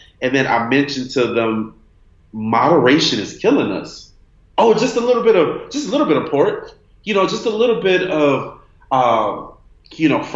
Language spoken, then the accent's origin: English; Miami, Florida, United States; I'm from Miami, Florida, and my family did not grow up eating shepherd's pie.